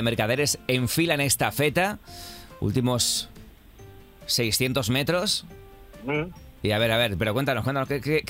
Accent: Pamplona, Navarre, Spain; Yo es que soy de Pamplona.

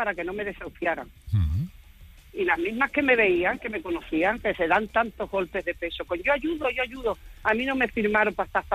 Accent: Barbate, Andalusia, Spain; como soy de Barbate, pues no pega aquí

